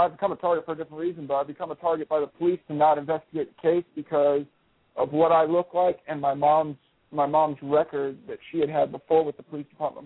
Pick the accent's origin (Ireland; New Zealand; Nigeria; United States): United States; Florida; I was raised in South Florida. I've seen a lot of that.